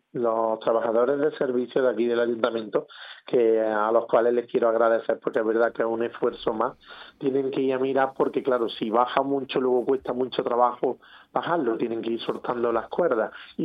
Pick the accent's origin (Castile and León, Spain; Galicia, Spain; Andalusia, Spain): Andalusia, Spain; Granada; Yo vengo de Granada